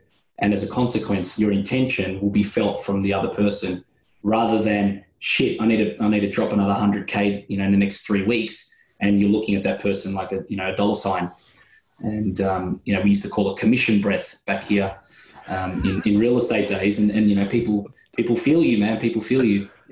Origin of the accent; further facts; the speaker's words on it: Australia; accent: Australian; I'm all the way down here in Australia. You can probably tell by my accent.